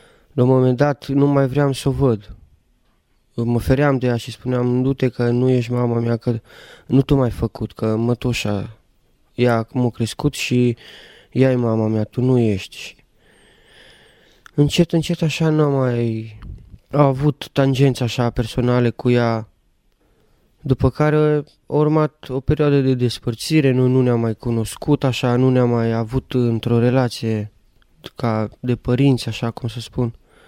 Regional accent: Alba Iulia, Alba County, Romania; și sunt din Alba Iulia.

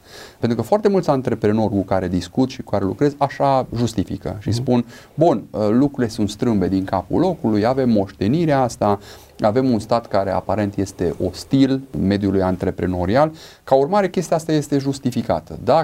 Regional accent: Oradea, Bihor County, Romania; Eu sunt foarte mândru de orașul meu natal, de Oradea, care este un exemplu

